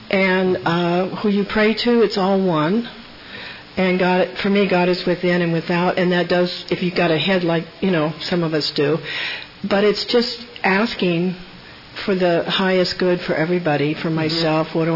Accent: Portland, Oregon, United States; I grew up in Portland, Oregon, and my mother was a Christian.

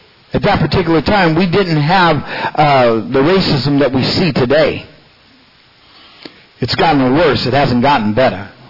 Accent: Marin, California, United States; Growing up in Marin, I didn't even see color. We just seen each other as friends.

